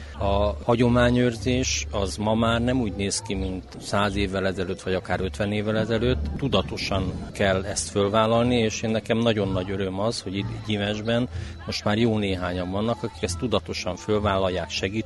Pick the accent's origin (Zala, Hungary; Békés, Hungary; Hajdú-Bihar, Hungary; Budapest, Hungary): Budapest, Hungary; Budapestről jöttem.